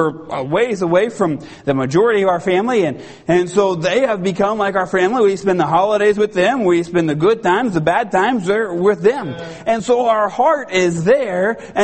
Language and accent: English; Ohio, United States; now in California, United States; I was in a missions conference in the church where I grew up in Ohio before I moved out to California.